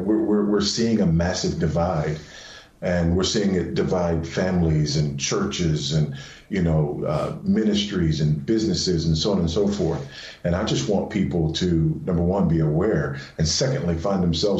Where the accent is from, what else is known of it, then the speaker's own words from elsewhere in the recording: Los Angeles, California, United States; I grew up in Los Angeles.